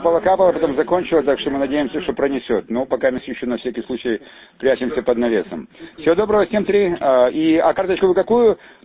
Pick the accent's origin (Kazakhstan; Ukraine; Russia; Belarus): Ukraine; Crimea; я сам крымчанин